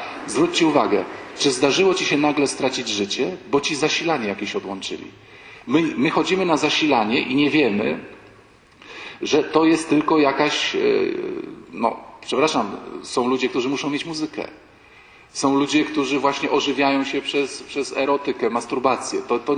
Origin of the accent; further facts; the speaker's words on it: Warsaw, Masovian Voivodeship, Poland; Poszliśmy, panie, ojcze święty, my jesteśmy z Warszawy.